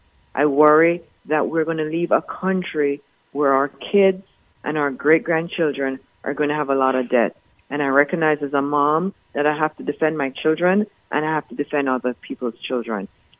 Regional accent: Jamaica; now in United States; Yes, I am from Jamaica.

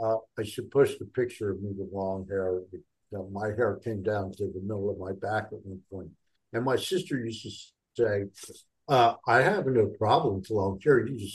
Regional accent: Newark, New Jersey, United States; with my mother, who I grew up in Newark, New Jersey

